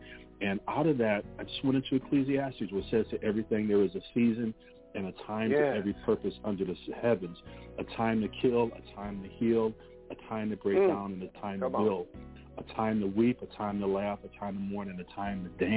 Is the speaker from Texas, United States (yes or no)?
no; Michigan, United States; But, you know, growing up in Michigan, we go through all the seasons.